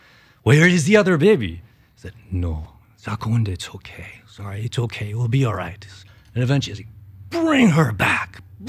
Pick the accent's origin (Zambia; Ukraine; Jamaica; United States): Zambia; accent: Zambian; But I grew up around basically only black people. So my accent is more very typical of a black man in Africa, at least in Zambia.